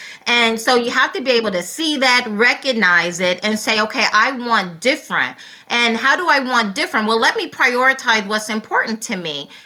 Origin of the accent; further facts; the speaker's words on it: the South, United States; And the same way as being a Black person, yes, clearly I, and then growing up in the Deep South, there's a reason why I put the emphasis on the Deep South